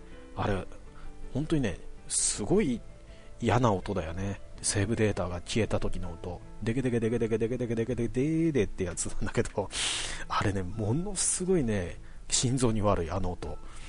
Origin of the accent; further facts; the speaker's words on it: Kanagawa, Japan; 関東、まあ自分神奈川ですけど、